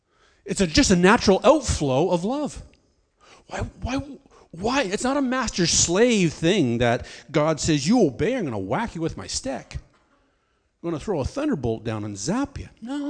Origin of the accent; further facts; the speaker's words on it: Stoney Creek, Ontario, Canada; I come from Stony Creek, which borders Hamilton.